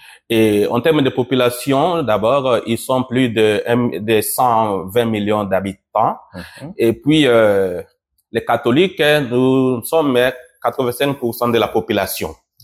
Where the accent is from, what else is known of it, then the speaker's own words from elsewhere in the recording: Bosso-Modanda, Mongala, DR Congo; now in Asia; je suis né à l'Équateur, ce qu'on appelait avant Grand Équateur, maintenant c'est la province de la Mongala, et originaire de Bosso-Modanda, dans le diocèse de Lissala.